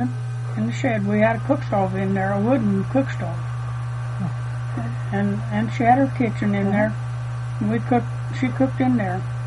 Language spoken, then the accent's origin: English; Cimarron, United States; born there; No, I was born in Cimarron.